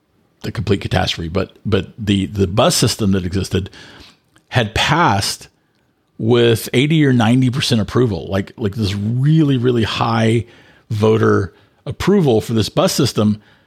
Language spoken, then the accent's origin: English; Texas, United States; also born or lived in Austin; now in Bay Area, United States; I was born and raised in Texas, lived many years in Austin.